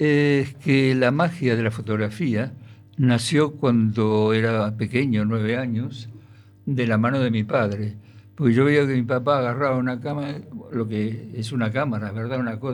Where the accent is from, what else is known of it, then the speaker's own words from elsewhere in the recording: Buenos Aires, Argentina; Nací en Buenos Aires, en Villa del Parque. Un hermoso lugar para mí, con una infancia muy buena, en el sentido de que tuve la posibilidad de tener un jardín con muchos árboles